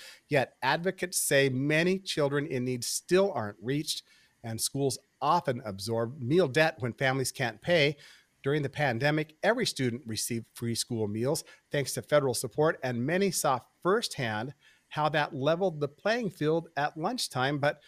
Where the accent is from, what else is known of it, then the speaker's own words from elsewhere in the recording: Wyoming, United States; I followed this issue back in my home state in Wyoming and here in North Dakota for quite some time.